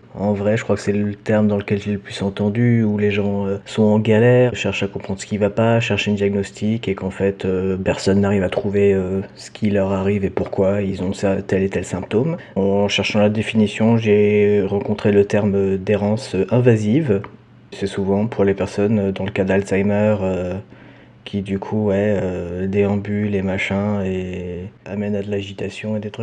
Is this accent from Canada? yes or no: no; France; moi, je me suis retrouvé tout seul dans ma classe en tant que Français